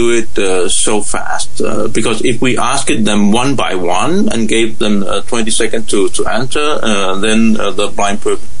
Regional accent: Denmark; You see, I'm from Denmark, and we are 5 million people speaking Danish.

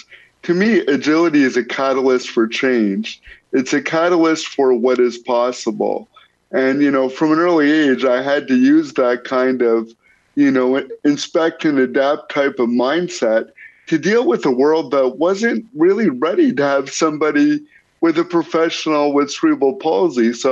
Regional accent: Windsor, Ontario, Canada; growing up in Windsor, Ontario, which is a blue-collar kind of, you're not going to knock us down kind of town

